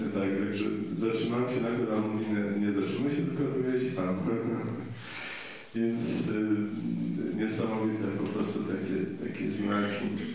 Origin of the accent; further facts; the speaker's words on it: Lublin Voivodeship, Poland; Tak jechałem wtedy na Wszystkich Świętych do domu rodzinnego, na Zamojszczyznę.